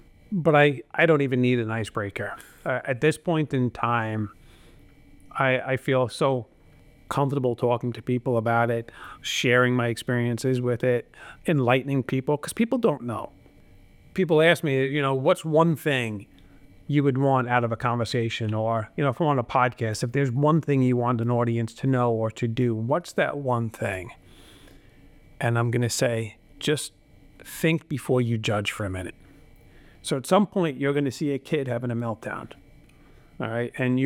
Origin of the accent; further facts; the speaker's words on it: Long Island, New York, United States; because again, I'm from the Long Island area. So when we did full-size cars down at Riverhead, you want cars to me that look like race cars